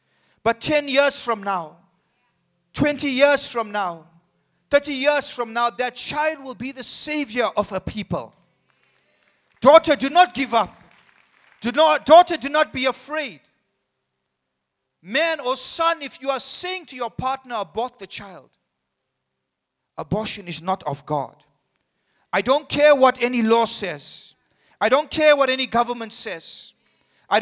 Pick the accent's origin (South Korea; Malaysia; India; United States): India; Yes, I'm an Indian person.